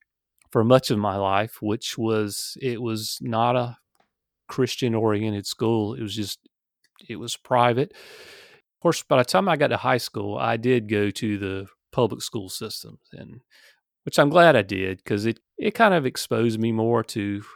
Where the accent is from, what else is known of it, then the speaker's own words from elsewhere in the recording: South Carolina, United States; The sunny state of South Carolina, and I've pretty much been here all my life. I guess you can say I was just basically from middle-class family growing up.